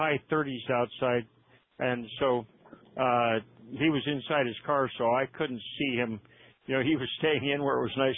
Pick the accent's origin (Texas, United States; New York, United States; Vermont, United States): New York, United States; Bronx; I'm some other guy. I'm from the Bronx.